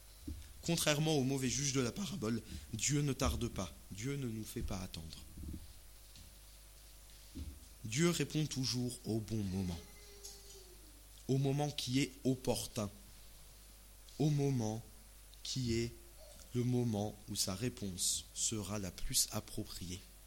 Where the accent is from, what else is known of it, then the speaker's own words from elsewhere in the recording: Grand Est, France; Je suis alsacien et on a une culture relativement germanophone quand même en Alsace.